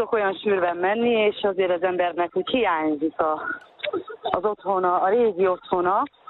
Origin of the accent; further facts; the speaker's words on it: Felsőrajk, Zala, Hungary; born there; Igen, ő a szülőfalum. Én onnan kerültem Nemesrádóra